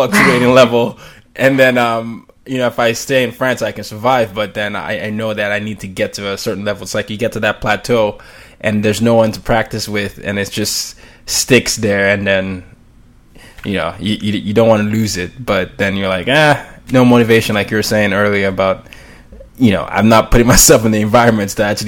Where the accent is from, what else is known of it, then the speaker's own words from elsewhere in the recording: Nigeria; English is a second language; I'm Nigerian. So, and people often, several accents come out. If you hang out with me long enough, you hear some British and some Nigerian or something there.